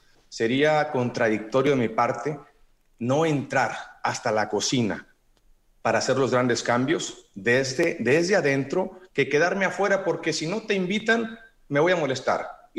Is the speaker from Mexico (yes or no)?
yes; Mexico; como católico, mexicano, guadalupano